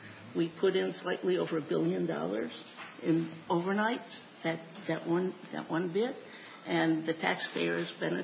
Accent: California, United States; I came from California to college 54 years ago.

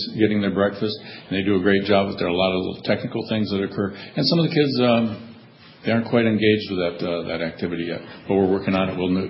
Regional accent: Minnesota, United States; From Minnesota, and I was in International Falls, Minnesota for 6 years.

